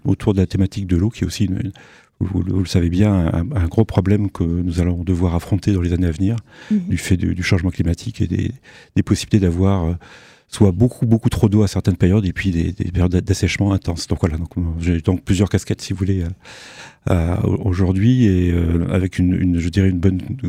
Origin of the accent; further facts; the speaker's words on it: Grand Est, France; born there; Je suis né en Moselle, dans un petit village.